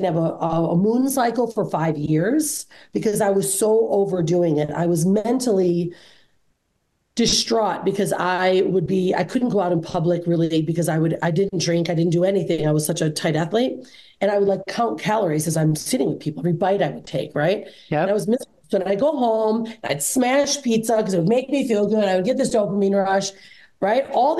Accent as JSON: {"language": "English", "town": "Detroit", "region": "Michigan", "country": "United States", "said": "So what I did is I go to California from Michigan, so I'm from Detroit."}